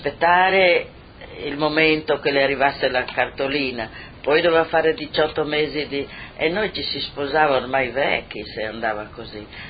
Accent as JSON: {"language": "Italian", "town": "Basilea di Spilimbergo", "region": "Friuli-Venezia Giulia", "country": "Italy", "tie": "born or raised there", "said": "Sono nata a Basilea di Spilimbergo."}